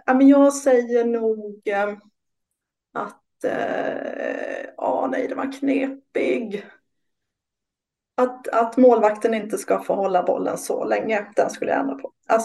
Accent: Småland, Sweden; Jag är från Småland, absolut.

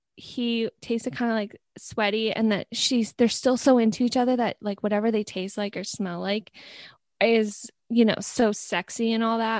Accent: New York, United States; I think that, first of all, I'm from New York.

